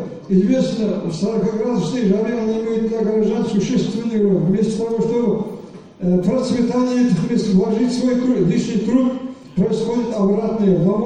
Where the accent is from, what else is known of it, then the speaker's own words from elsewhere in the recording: Kazakhstan; мы казахи издавна, можно сказать, веками живем с русским народом дружно, дышим одним воздухом.